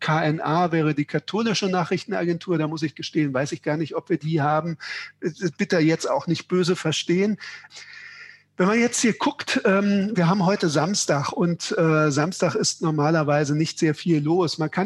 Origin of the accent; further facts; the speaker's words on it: Hamburg, Germany; born there; die sitzt in Hamburg, meiner Geburtsstadt übrigens